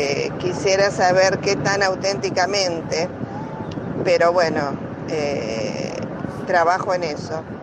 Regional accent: Santo Tomé, Argentina; de Santo Tomé.

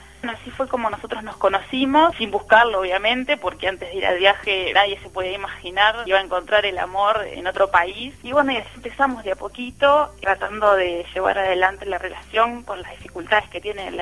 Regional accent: Uruguay; soy de Uruguay, tengo 24 años.

